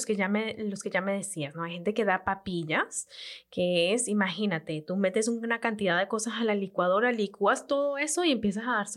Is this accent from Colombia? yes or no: no; Venezuela; como venezolanas que somos